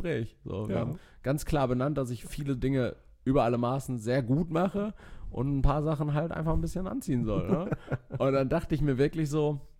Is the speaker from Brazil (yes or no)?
no; Germany; born there; Also ich bin in Deutschland geboren.